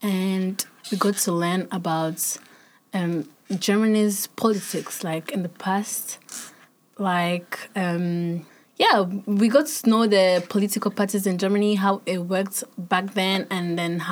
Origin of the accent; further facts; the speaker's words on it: Rwanda; now in Ghana; I come from Rwanda, but I study in Ghana.